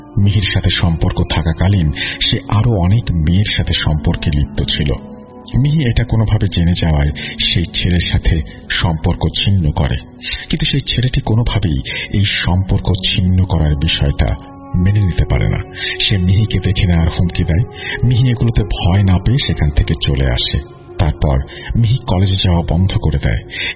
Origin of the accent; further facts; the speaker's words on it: Lalpur, Rajshahi Division, Bangladesh; আমার বাড়ি নাটোর জেলার লালপুর থানার পুরাতন ঈশ্বরদী গ্রামে।